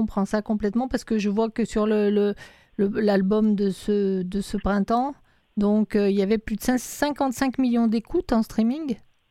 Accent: France; accent: French; je m'excuse pour mon accent français

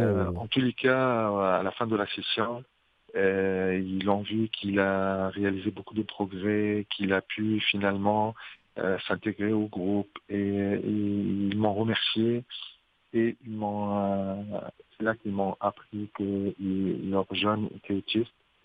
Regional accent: Tunisia; même dans mon pays d'origine, je suis originaire de la Tunisie.

